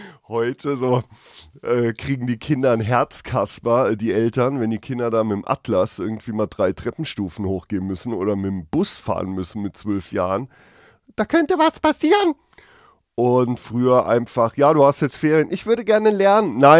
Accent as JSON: {"language": "German", "region": "Rhineland-Palatinate", "country": "Germany", "tie": "born or raised there", "said": "Da bin ich froh, dass ich in Rheinland-Pfalz aufgewachsen bin."}